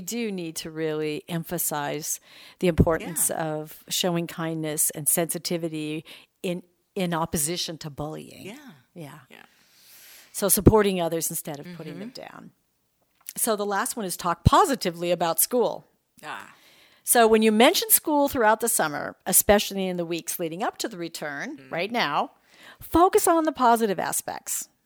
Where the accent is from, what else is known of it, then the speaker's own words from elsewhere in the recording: California, United States; Actually, I grew up in California, so we'd go up to San Francisco.